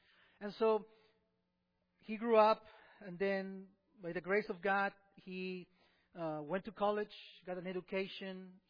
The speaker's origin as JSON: {"language": "English", "country": "Peru", "tie": "born or raised there", "said": "I also had a family tradition growing up in Peru."}